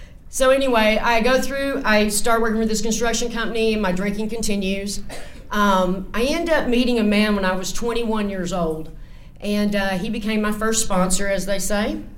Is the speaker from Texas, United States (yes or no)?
yes; Pflugerville, Texas, United States; also born or lived in San Antonio / Austin; I grew up in North Austin. I was born in San Antonio and moved to Austin. I grew up in a little town outside of Austin called Pflugerville. That's where I went to high school.